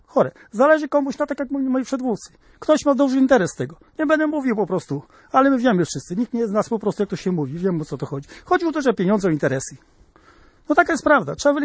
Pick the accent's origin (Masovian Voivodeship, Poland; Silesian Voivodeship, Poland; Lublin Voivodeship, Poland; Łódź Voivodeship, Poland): Masovian Voivodeship, Poland; pochodzę z centralnej Polski, dokładnie po prostu z powiatu sierpeckiego.